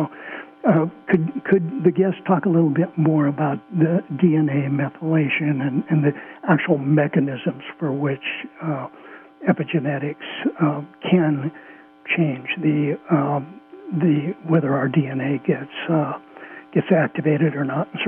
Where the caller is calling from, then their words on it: California, United States; From Southern Humboldt.